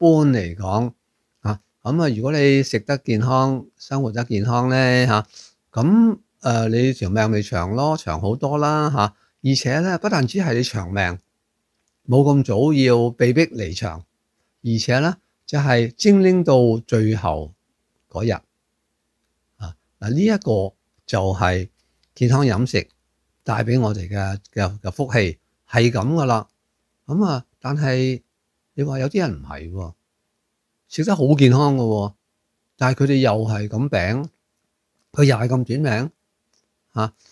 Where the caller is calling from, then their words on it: Singapore; 我来自新加坡，